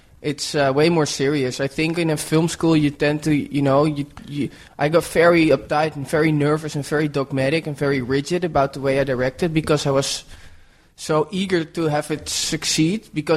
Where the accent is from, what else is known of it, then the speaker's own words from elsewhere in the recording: Amsterdam, North Holland, Netherlands; English is a second language; now in New York, United States; I mean, I grew up in Amsterdam.